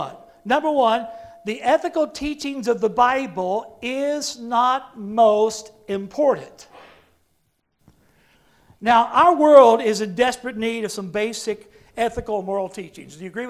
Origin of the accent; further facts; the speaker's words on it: Oklahoma City, Oklahoma, United States; for bombing the Oklahoma City Federal Building, my home state, my hometown, killing 168 people, including 19 children. This building was located just a few blocks from where I was born many, many, many moons ago.